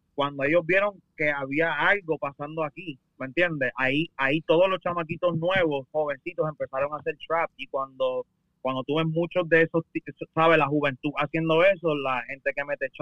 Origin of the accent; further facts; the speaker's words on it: New York, United States; now in Puerto Rico; unos 10 años atrás cuando me mudé a Puerto Rico, porque yo soy nacido y criado en Nueva York.